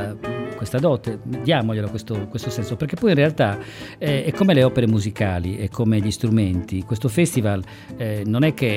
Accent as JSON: {"language": "Italian", "town": "Alghero", "region": "Sardinia", "country": "Italy", "said": "sì, è vero, di Alghero, però per metà sono cagliaritano. In realtà poi tutti i parenti ce li ho qua a Cagliari."}